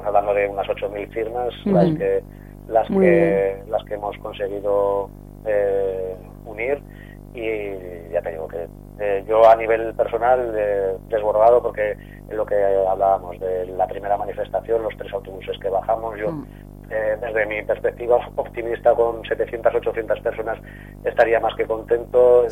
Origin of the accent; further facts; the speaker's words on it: Azuara, Aragon, Spain; aquí en Azuara, por ejemplo, yo te hablo ya de lo que más conozco, ¿no? Que es mi pueblo.